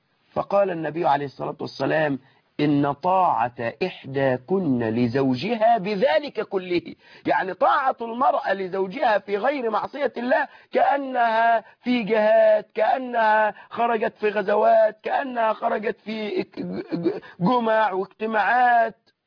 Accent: Egypt

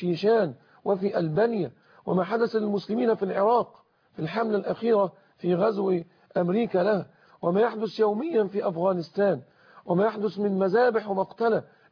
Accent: Egypt; انظر إلى ما فعله الإنجليز لما دخلوا العالمين عندنا في مصر

